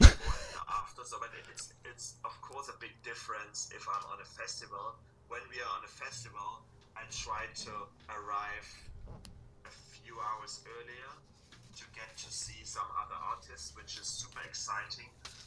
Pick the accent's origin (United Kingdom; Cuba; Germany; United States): Germany; Dresden, Saxony; my hometown, where I grew up, and I'm still living in, and also my studio.